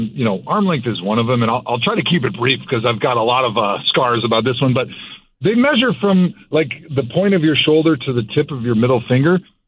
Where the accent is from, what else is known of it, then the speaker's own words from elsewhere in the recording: Wisconsin, United States; I mean, I grew up in Wisconsin. I live there now, and, you know, there's going to be a lot of friends and family that are there.